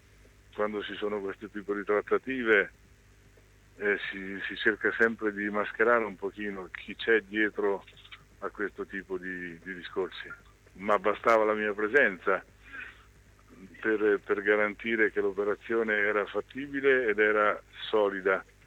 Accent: Ancona, Marche, Italy; e quindi poi da anconetano in definitiva, no?

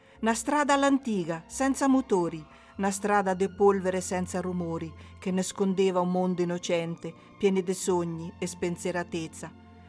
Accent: Jesi, Marche, Italy; Io sono nata a Iesi.

